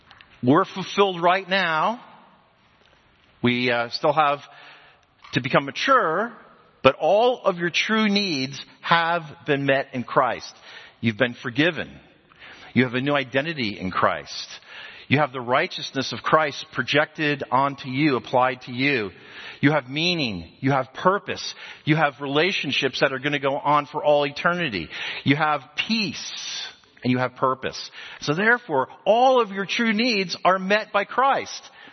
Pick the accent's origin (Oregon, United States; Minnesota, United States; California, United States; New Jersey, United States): New Jersey, United States; I grew up in New Jersey, and we used to call gym class, or PE class, gym class.